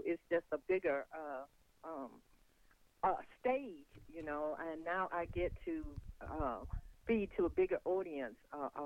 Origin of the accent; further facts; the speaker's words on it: Twin City, Georgia, United States; Small town, Twin City, Georgia.